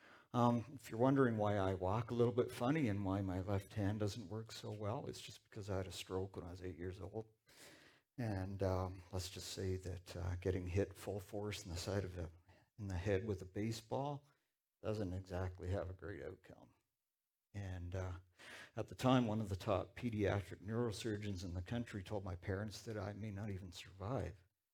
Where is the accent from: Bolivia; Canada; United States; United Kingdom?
Canada; Toronto, Ontario; it was a bit of a culture shock after growing up in Toronto.